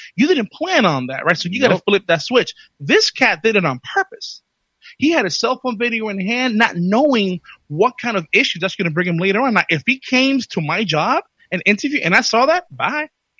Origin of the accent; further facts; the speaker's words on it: Bronx, New York, United States; I get what you're saying, because I grew up in the South Bronx, and that word was thrown around quite a bit.